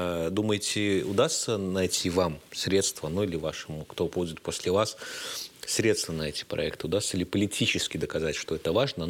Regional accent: Rēzekne, Latgale, Latvia; Возьмем, к примеру, Резекне. Мой родной город, со всем уважением и любовью к нему отношусь

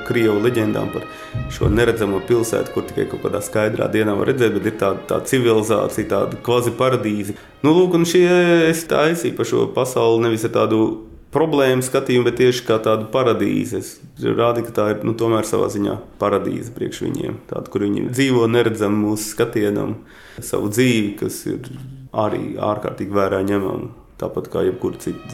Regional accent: Latgale, Latvia; es jūtos tikpat, kā es kādreiz bērnību atceros Latgalē ar visām tām tantiņām.

